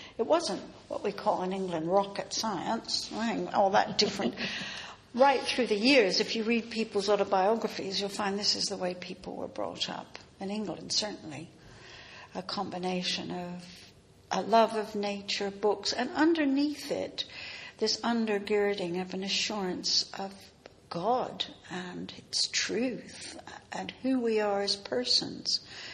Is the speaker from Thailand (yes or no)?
no; Netherlands; Because I was growing up in Europe, there was the art, and they, even though they were almost penniless, they somehow managed to get us to Florence or Milano or Genoa or somewhere each year on the way to our vacation. So we had art starting from the time I was 7. That was in Holland